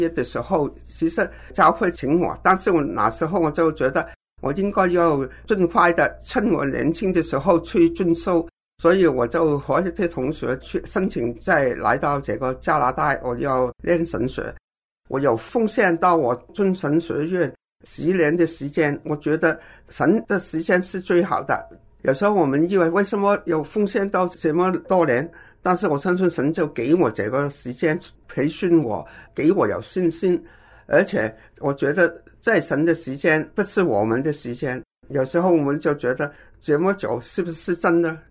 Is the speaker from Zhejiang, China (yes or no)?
no; Quanzhou, Fujian, China; 但是我是泉州人